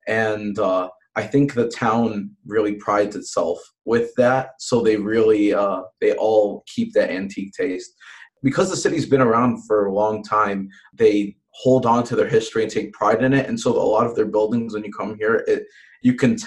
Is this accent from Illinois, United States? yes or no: yes; Chicago, Illinois, United States; I'm from Chicago, so I've lived there my whole life.